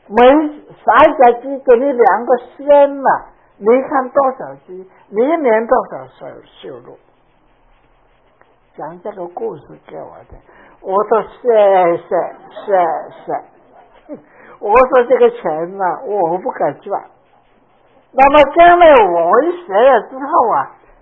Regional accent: China; 我们中国人叫餐馆的人啊，这个里面就是好东西啊

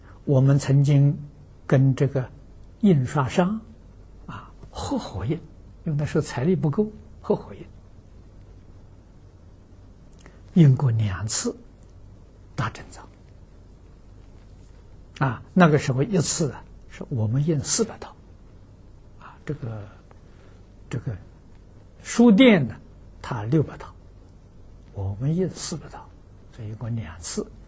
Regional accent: Anhui, China; 我记得我小时候，我是安徽人，啊，我在10几岁那个时候

